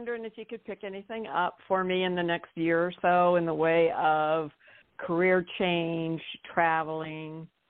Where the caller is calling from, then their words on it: Nebraska, United States; Nebraska. I am in the center of the States. yes.